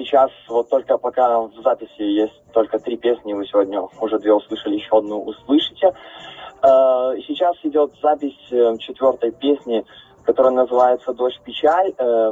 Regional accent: Mozyr, Gomel Region, Belarus; Планируем тоже в ближайших числах поехать в родной город мой Мозырь, там тоже познакомить зрителей с нашим творчеством.

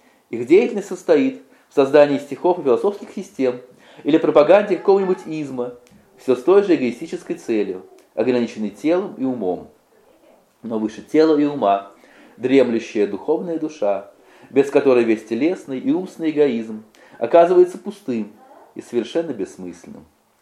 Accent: Russia; born there; Я родился в России, поэтому меня интересует благо России.

